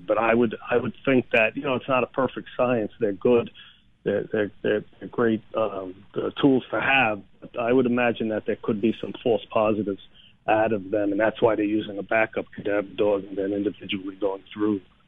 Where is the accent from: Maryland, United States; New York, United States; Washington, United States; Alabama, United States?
New York, United States; I'm from New York. I'm licensed in New York. I've been teaching in Connecticut. My background is all New York.